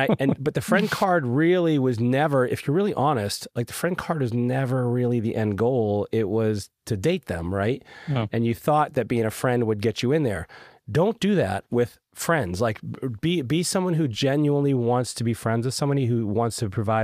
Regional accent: Raleigh, North Carolina, United States; We have an upcoming Business Builder Workshop in Raleigh, North Carolina, my hometown

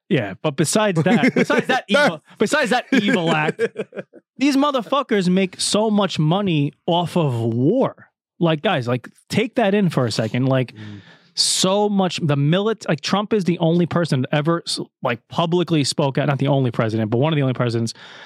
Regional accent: Staten Island, New York, United States; the little history of … is, I grew up in Staten Island, and last night, that MSG rally, that's like the Super Bowl to fucking Staten Islanders.

